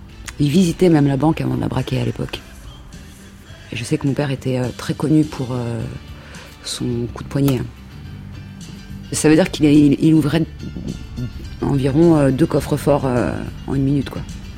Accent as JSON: {"language": "French", "town": "Ivry-sur-Seine", "region": "Île-de-France", "country": "France", "said": "parce que je suis d'Ivry-sur-Seine, donc c'est une petite ville."}